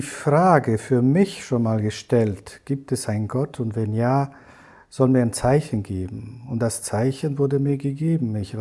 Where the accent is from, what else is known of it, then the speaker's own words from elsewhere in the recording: Transylvania, Romania; Also ich komme ursprünglich aus Siebenbürgen, aus Rumänien.